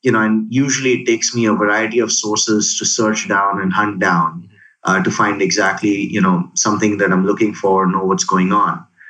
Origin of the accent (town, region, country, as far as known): India; born or raised there; now in Singapore